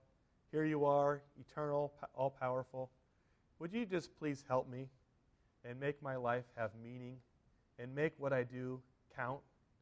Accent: California, United States; I grew up in California, and we had a small baseball diamond in our backyard

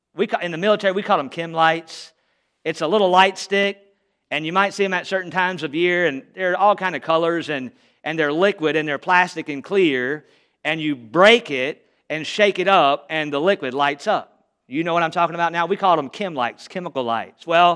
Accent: the South, United States; Now I'm from the South. I don't know how things are up here when it comes to food

